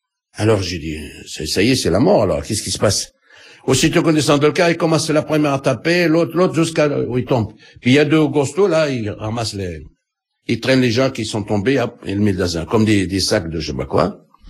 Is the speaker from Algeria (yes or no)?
yes; Algeria; J'ai dit, non, je suis algérien.